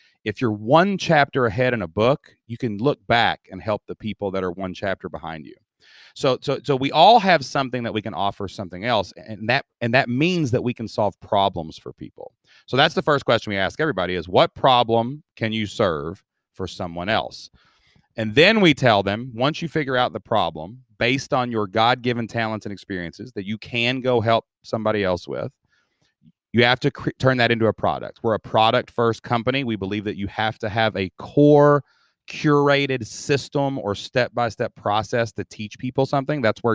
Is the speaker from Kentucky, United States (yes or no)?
yes; Kentucky, United States; You can tell, Dustin, I'm from Southeast Kentucky. I talk a little funny, right? But don't confuse my intellect from my dialect